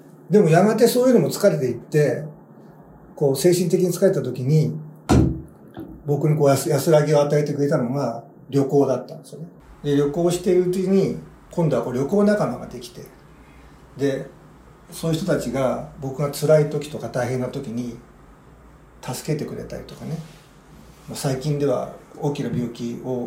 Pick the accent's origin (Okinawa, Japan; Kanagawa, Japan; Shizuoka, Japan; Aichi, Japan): Kanagawa, Japan; 僕は神奈川県の片田舎で生まれ育ってます